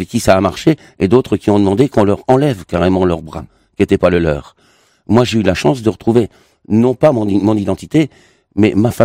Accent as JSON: {"language": "French", "region": "Grand Est", "country": "France", "accent": "Lorraine", "said": "mon accent qui est plus lorrain que celui que parigot"}